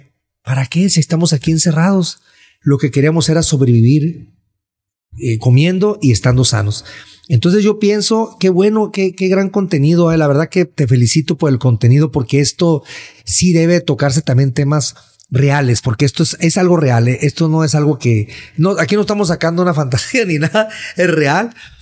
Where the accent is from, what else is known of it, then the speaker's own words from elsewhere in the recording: Mexico; Nosotros, claro, orgullosamente como mexicanos